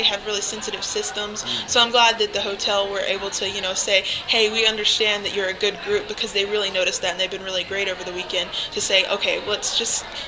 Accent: Alabama, United States; Well, I grew up in Alabama, and I live in Georgia, so there's never been this amount of snow

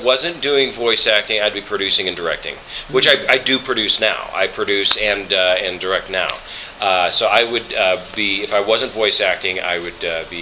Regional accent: Los Angeles, California, United States; And I said, "Well, no, I'm from Los Angeles."

